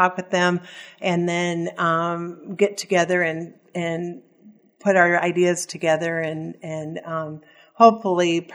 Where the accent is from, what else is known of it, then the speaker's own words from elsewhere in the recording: Clinton, United States; I was born in Clinton, and so I went through the Clinton schools. My children also went to the Clinton schools